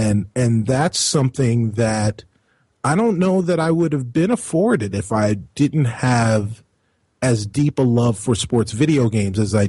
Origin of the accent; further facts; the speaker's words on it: Long Island, New York, United States; I grew up on Long Island during the 80s. So you know, I was naturally an Islanders fan.